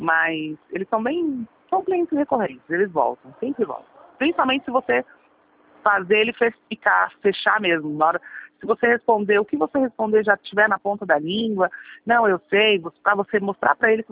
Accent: Sorocaba, São Paulo, Brazil; eu sou de Sorocaba.

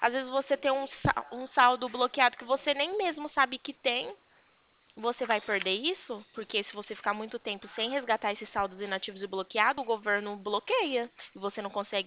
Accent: Presidente Prudente, São Paulo, Brazil; Eu sou de Presidente Prudente.

